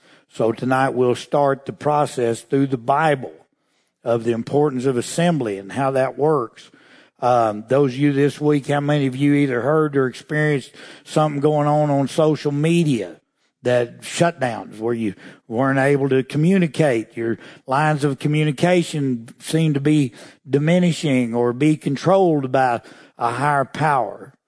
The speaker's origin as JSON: {"language": "English", "country": "United States", "said": "I'm an American."}